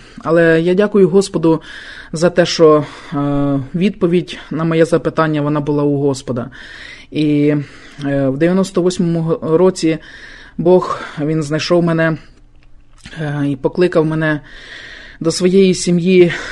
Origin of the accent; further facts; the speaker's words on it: Kyiv Oblast, Ukraine; Я сам з Київської області.